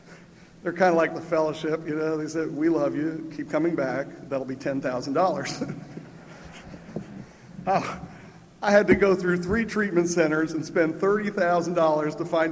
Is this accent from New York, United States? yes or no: no; Virginia, United States; I'll be able to say for the first time in 10 years that … I'm an addict from Virginia.